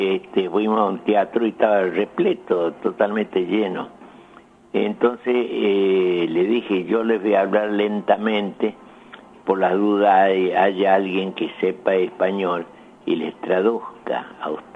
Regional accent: Salta, Argentina; Somos de Salta, la mejor provincia de la República Argentina

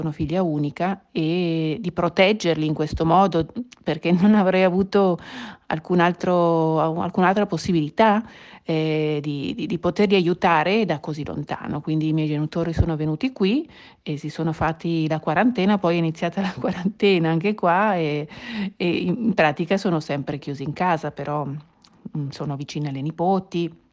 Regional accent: Bergamo, Lombardy, Italy; Io sono originaria di Bergamo e lì vive tutta la mia famiglia e i miei amici.

